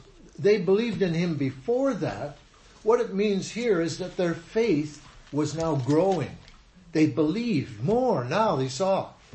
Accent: British Columbia, Canada; born there; Where I was born in the Okanagan Valley, there's a lot of vineyards up there now.

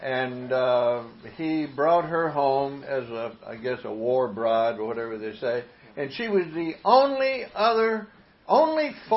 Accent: Mississippi, United States; Harold has already told you that I come from Mississippi.

